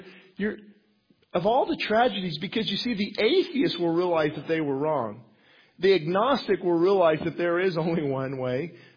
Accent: United States; I'm American. Does that qualify?

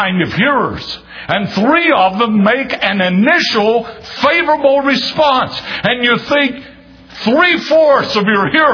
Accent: Winston-Salem, North Carolina, United States; my first official job in ministry was as Bible Club Director for Youth of Christ in Winston-Salem, my hometown.

